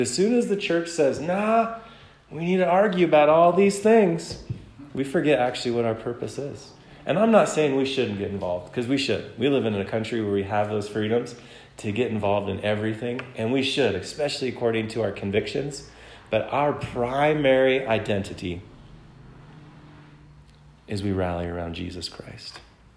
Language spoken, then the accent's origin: English; Wyoming, United States; I have very strong opinions about things because I'm from Wyoming.